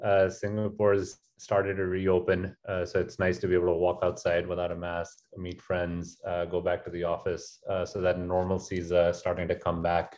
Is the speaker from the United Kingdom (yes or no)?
no; Pakistan; moved away as an adult; I grew up in Pakistan until I went over to the States for college.